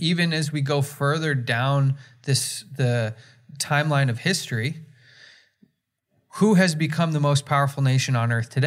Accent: United States; now in Canada; Oh, you know, I'm American, by the way. I grew up in America. I live in Canada now, but I'm American through and through.

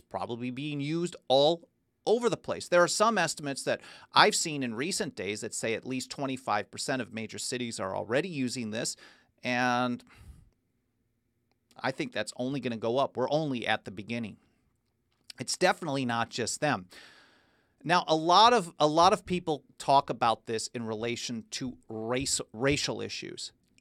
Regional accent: Milwaukee, Wisconsin, United States; especially where I grew up in Milwaukee, which was incredibly segregated

